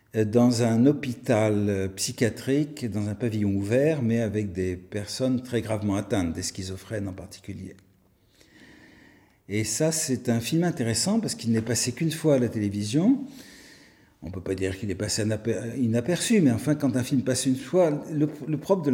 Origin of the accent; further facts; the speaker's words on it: Tunisia; born there; y avait trois générations qui revenaient à un lieu qui est en plus mon lieu de naissance, puisque je suis né en Tunisie.